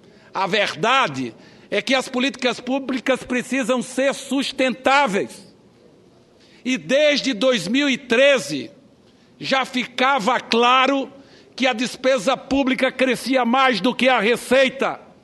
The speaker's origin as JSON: {"language": "Portuguese", "region": "Pernambuco", "country": "Brazil", "said": "Eu sou de Pernambuco, eu sou da terra de Luiz Inácio Lula da Silva, eu sou senador de Pernambuco, eu sou do Partido Socialista Brasileiro"}